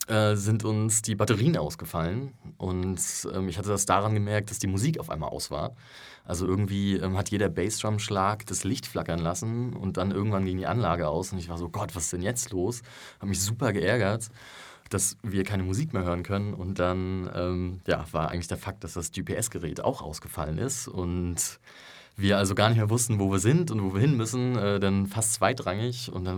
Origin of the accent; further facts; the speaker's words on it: Rostock, Mecklenburg-Vorpommern, Germany; Ich komme zwar aus Rostock, also von der Küste